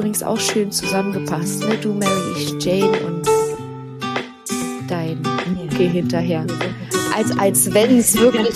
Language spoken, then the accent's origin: German; Berlin, Germany; wir kommen ja aus Berlin